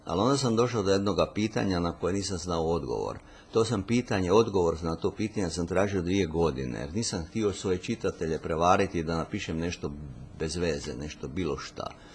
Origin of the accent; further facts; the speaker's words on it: Croatia; accent: Kajkavian; first language Kajkavian; Moj maternji jezik je kajkavski. Tako da ja i danas kad se nađem u svom rodnom mjestu govorim kajkavski, jel?